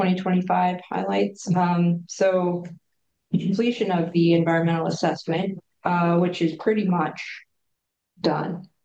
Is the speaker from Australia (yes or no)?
no; Kelowna, British Columbia, Canada; I was born and raised here in Kelowna. So I'm a long time Yukon